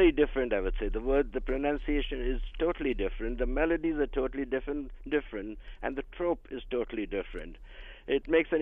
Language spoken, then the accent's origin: English; Mumbai, Maharashtra, India; now in United States; I was raised in Mumbai. I studied in Mumbai. I got my degree from the University of Bombay. And then I came down, of course, to Brandeis